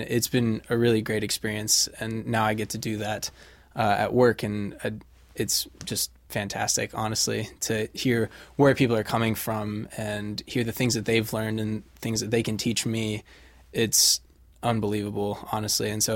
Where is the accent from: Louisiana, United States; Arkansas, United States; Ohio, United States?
Ohio, United States; Cincinnati; So I'm originally from Cincinnati.